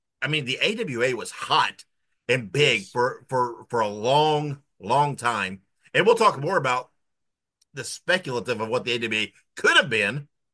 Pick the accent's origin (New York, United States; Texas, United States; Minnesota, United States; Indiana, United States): Indiana, United States; I'm originally from Indiana. I'm a Dick the Bruiser fan.